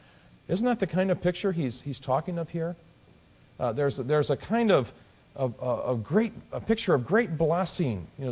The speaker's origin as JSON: {"language": "English", "region": "Illinois", "country": "United States", "tie": "born or raised there", "said": "But my heritage is in the Arkansas Ozarks. And though I grew up in Illinois, my parents were from the Ozarks, and we would go down every year to see our grandparents."}